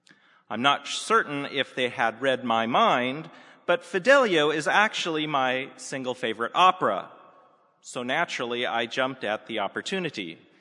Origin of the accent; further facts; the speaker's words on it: West Coast, United States; And even though I grew up on the West Coast, where we have a rather relaxed view of social proprieties